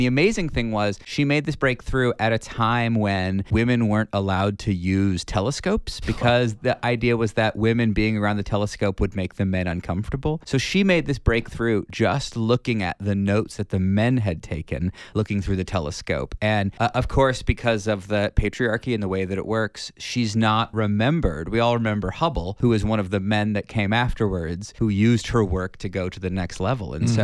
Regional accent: Mesa, Arizona, United States; I grew up in Mesa, and I grew up attending Arizona Theater Company.

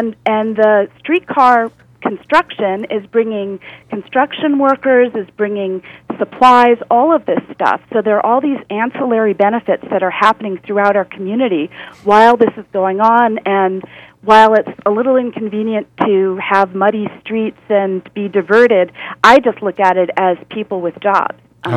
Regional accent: Boston, Massachusetts, United States; perhaps this is because I'm from Boston, where our big thing.

